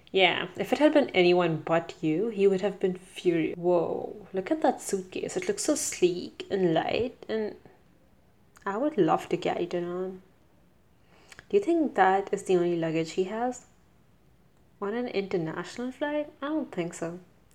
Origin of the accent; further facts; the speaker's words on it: India; English is a second language; And I think my accent is enough of an indicator that I'm an Indian.